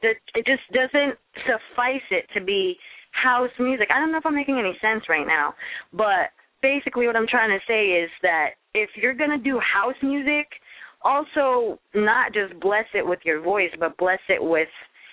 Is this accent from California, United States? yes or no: yes; Sacramento, California, United States; now in Los Angeles, United States; I'm from Sacramento, California, and, man, I've been a dancer all my life, but came out here to L.A. about 7 years ago.